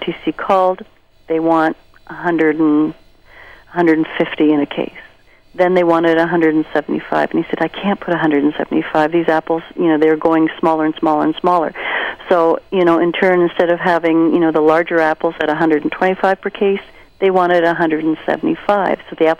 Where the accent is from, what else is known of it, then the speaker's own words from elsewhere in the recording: Canada; I think as a Canadian society, we realize that, you know, these people have, you know, their human rights have been violated drastically.